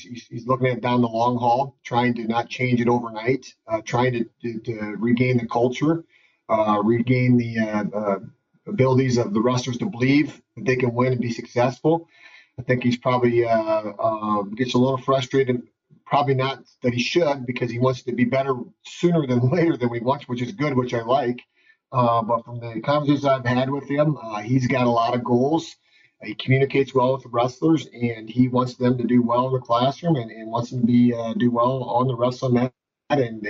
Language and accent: English; Parkersburg, Iowa, United States; It was 18 miles away. I'm from Parkersburg, Iowa.